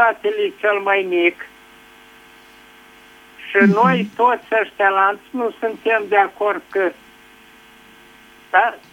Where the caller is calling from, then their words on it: Iași, Iași County, Romania; din Iași.